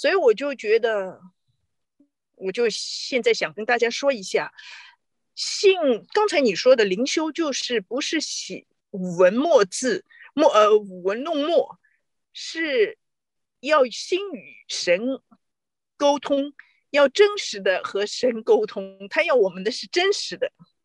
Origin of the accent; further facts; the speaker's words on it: China; 他说我能说中文，我是中国人